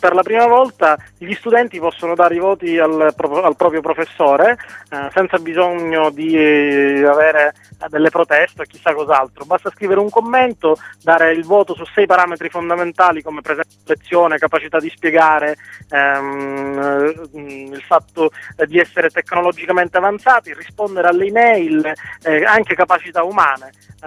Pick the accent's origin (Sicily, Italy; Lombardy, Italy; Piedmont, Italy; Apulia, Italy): Sicily, Italy; il messaggio che veniamo dalla Sicilia e rimaniamo in Sicilia, non andiamo da nessuna parte.